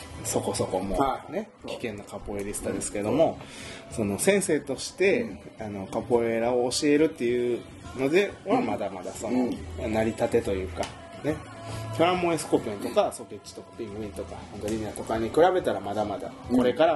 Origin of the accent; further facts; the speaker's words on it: Toyonaka, Osaka, Japan; うちの実家豊中、